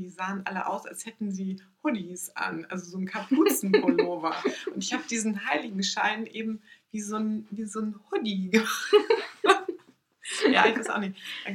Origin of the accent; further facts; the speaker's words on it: Hamburg, Germany; Ich bin in Hamburg groß geworden und bin dann immer nur in den Sommerferien komplett bei meiner Oma gewesen.